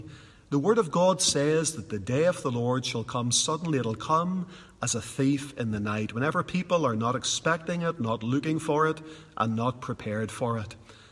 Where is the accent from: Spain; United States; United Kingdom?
United Kingdom; Northern Ireland; As a little boy growing up in Northern Ireland, I was born into what we would call the Troubles.